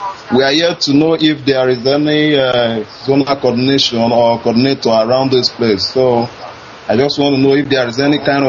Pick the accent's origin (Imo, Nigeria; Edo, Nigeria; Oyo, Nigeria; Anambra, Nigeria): Anambra, Nigeria; now in Cyprus; of Gunta. I am from Mbaukwa Kasa local government in Anambra State.